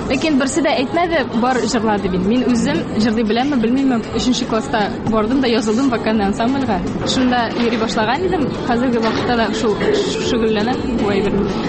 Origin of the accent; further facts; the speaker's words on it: Aznakayevo, Tatarstan, Russia; Мин үзем Ознакай шәһәрендә тудым.